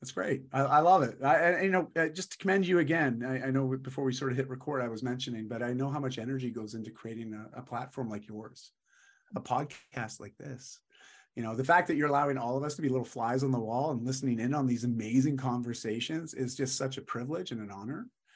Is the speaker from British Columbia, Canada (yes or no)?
yes; Vancouver, British Columbia, Canada; I'm from Vancouver.